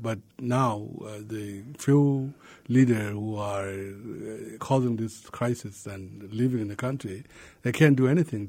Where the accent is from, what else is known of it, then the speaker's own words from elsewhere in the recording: South Sudan; moved away; I came from South Sudan and other countries. But before I left South Sudan, I went to different countries before then.